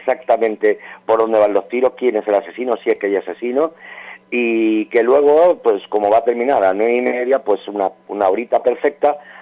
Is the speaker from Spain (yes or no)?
yes; Cartagena, Region of Murcia, Spain; born there; Yo nací en Cartagena